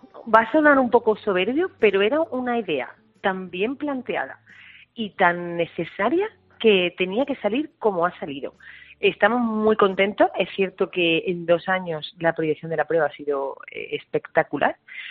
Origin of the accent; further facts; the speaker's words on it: Úbeda, Andalusia, Spain; Si yo soy jienense de pura cepa, soy de Úbeda